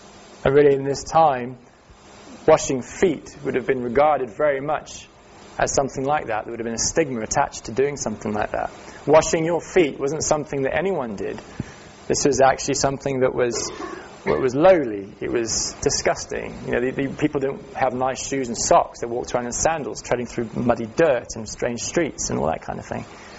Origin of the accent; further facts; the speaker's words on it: South Africa; Growing up in South Africa, there were some jobs, and this was a natural thing that you see as a part of the culture